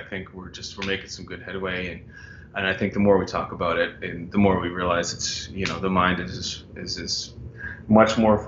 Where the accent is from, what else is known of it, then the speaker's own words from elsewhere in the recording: Cole Harbour, Nova Scotia, Canada; I mean, I'm a dude from Cole Harbour in a rock and roll band